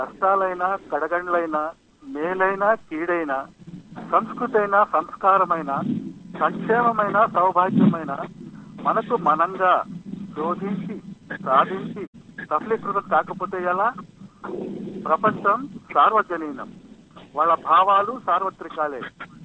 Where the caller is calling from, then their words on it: Pakala, Andhra Pradesh, India; పాకాల నుంచి మాట్లాడుతున్నామండి.